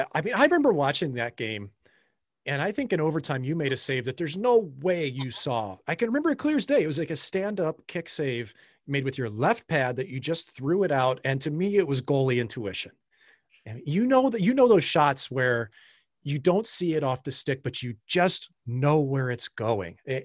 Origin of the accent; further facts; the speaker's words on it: St. Louis, Missouri, United States; until you were with the St. Louis Blues again, when in my hometown.